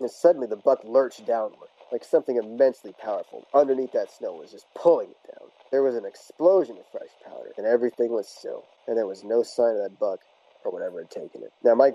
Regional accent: North Dakota, United States; I grew up in North Dakota. I mean, I don't know if you know anything about North Dakota, but the winters, they can be brutal and long.

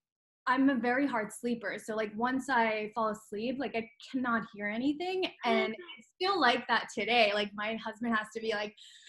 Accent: New Jersey, United States; I grew up in Jersey.

